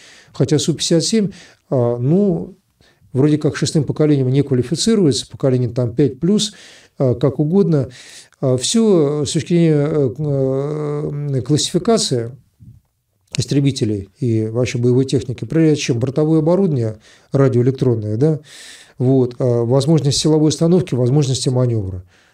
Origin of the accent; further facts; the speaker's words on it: Russia; я русский, россиянин, я этим горжусь. При всех моих русских кабардинских кровях.